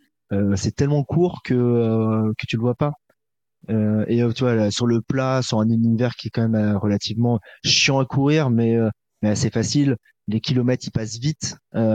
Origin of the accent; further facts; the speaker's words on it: Paris, Île-de-France, France; et moi, en tant que Parisien, je ne peux être que le cheval de proue de ça